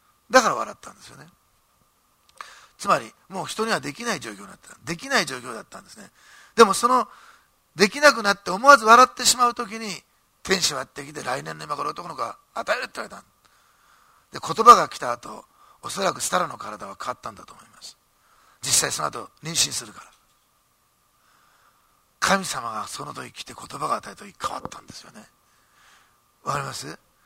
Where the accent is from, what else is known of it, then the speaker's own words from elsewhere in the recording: Osaka, Japan; born there; 私大阪生まれだったから、しかも私はちょうど光化学スモックがよく出る頃の世代なんですね。